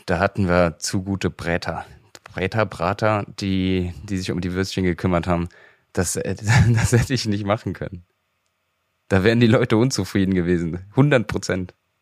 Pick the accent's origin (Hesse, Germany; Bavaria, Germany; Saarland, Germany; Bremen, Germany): Saarland, Germany; Auersmacher; Ich bin mal wieder nach Auersmacher gefahren, in meine Heimat.